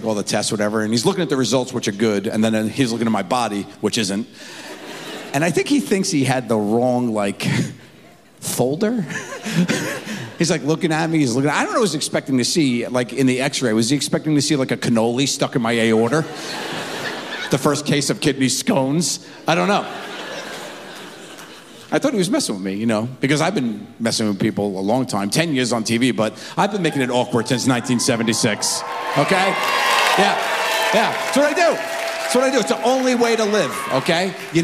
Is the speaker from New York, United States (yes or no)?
yes; Long Island, New York, United States; Had to come home for the taping. Had to come to my hometown. Have some fun with my friends here because, guys, I've been around the country and there's a lot going on. Let me tell you, there's some towns. Made me miss Long Island.